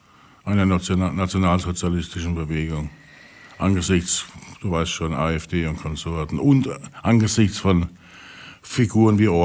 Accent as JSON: {"language": "German", "town": "Pirmasens", "region": "Rhineland-Palatinate", "country": "Germany", "said": "Ich komme ja aus der Pfalz, ne? Aus Pirmasens."}